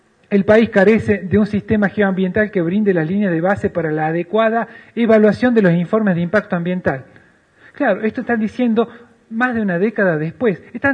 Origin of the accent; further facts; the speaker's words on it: Catamarca, Argentina; en la provincia de donde soy. Por tanto, como habitante de esa provincia